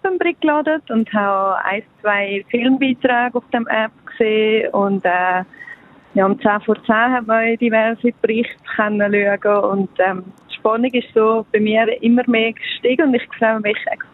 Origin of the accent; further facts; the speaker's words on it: Valais, Switzerland; Wir sind Walliser und die machen lang.